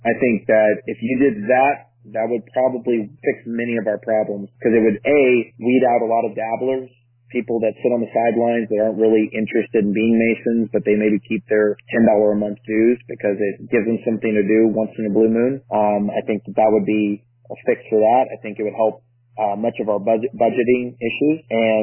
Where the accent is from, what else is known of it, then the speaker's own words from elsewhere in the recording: Texas, United States; I'm not. I'm a seventh generation Texan. I am a Southerner on all sides of my family.